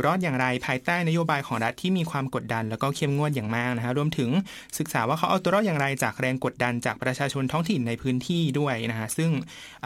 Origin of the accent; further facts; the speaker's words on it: Sakon Nakhon, Thailand; ตัวผมเนี่ยเป็นคนสกลนครโดยกำเนิดแล้วก็สกลนครเนี่ยเป็นพื้นที่ที่มีชาวเวียดนามอพยพอาศัยอยู่เยอะดังนั้นเนี่ยผมก็จะคุ้นเคยกับชาวเวียดนามอพยพมาตั้งแต่เด็กแล้ว